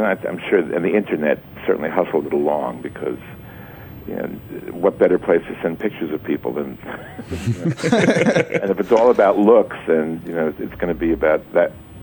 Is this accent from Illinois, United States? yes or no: no; New Jersey, United States; all the stuff about growing up in Jersey